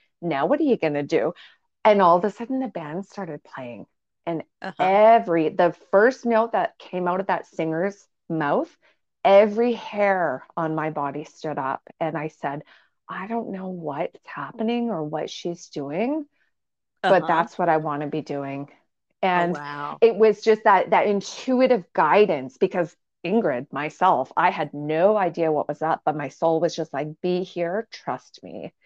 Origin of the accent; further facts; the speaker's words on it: Winnipeg, Manitoba, Canada; I mean, I grew up in Winnipeg, and I've tried to leave Winnipeg a few times, but it seems to be this vortex that just keeps pulling me back.